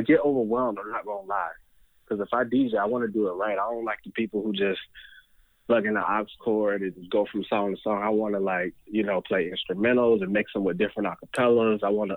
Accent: Jacksonville, Florida, United States; also born or lived in Tampa; So I was born in Tampa, but I grew up in Jacksonville, so I pretty much consider myself a Jacksonvillian, if that's the term.

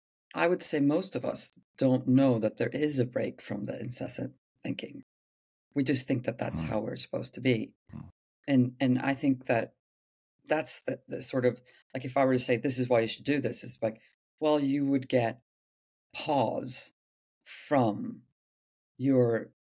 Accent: Sweden; I'm from Sweden

